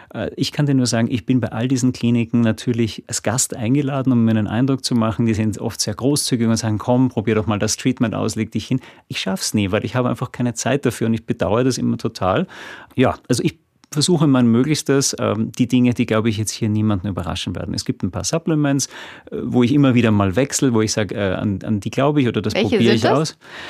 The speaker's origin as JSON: {"language": "German", "country": "Austria", "said": "Ich als Österreicher"}